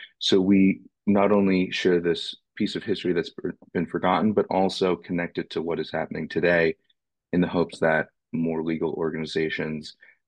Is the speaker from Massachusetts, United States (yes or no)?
yes; Boston, Massachusetts, United States; now in Chattanooga, United States; I grew up in Boston. I'm an Asian American. I moved to Chattanooga in 2019.